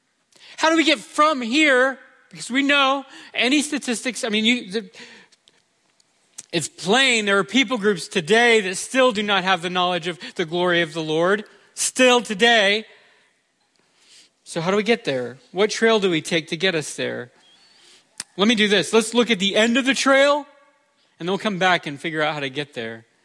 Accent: Florida, United States; You have to forgive me. I'm from Florida.

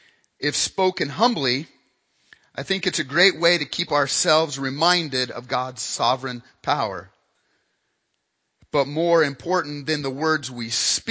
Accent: Wyoming, United States; now in Chadron, United States; My home state is Wyoming. I always wanted to go back to Wyoming and join a practice.

